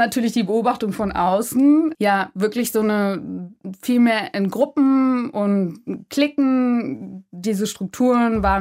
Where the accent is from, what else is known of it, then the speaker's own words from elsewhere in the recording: North Rhine-Westphalia, Germany; moved away as an adult; now in Berlin, Germany; als ich nach Berlin zum Studium gezogen bin, eben aus dem Westen kommt, aus Nordrhein-Westfalen.